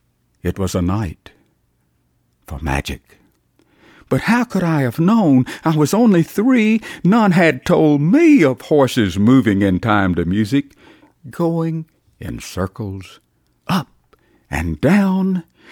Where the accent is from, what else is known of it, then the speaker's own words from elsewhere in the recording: New Hope, Alabama, United States; from New Hope, Alabama.